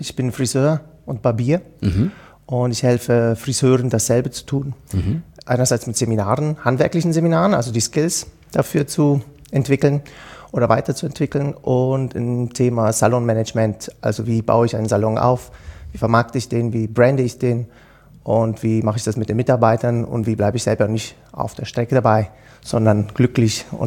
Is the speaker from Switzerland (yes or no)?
yes; Switzerland; Und ich erlebe das einfach bei uns in der Schweiz ganz, ganz stark.